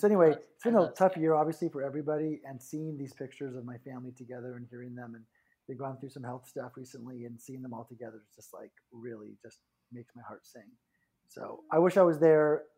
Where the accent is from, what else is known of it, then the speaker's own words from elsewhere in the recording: Seattle, Washington, United States; I'm from Seattle.